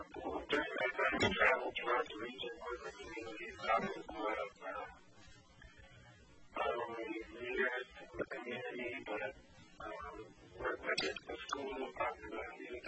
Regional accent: Alaska, United States; I'm calling in from Mill. Born and raised in Alaska.

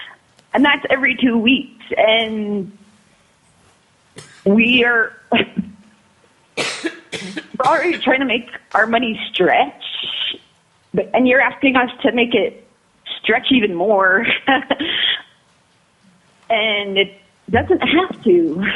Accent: Emmonak, Alaska, United States; I am from Emonic. I am the tribal administrator for Chulunuk Native Village.

